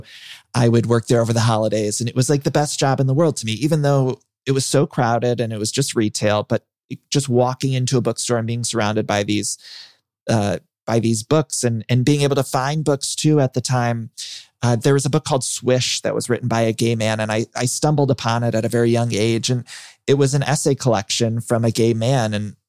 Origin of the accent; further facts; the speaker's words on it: Ohio, United States; Yeah, no, I grew up in Ohio and yeah, you're totally right.